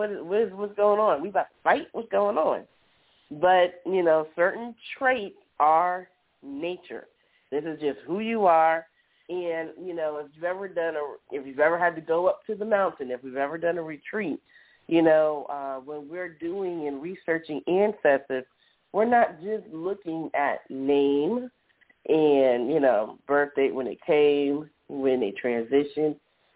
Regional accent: Miami, Florida, United States; also born or lived in Washington, D.C.; in my opinion, I would say I grew up in Miami, Florida.

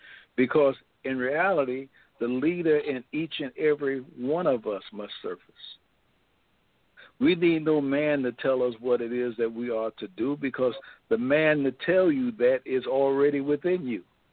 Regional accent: Miami, Florida, United States; born there; I can tell you I was born in Miami, Florida. I can tell you the hospital that I was born in.

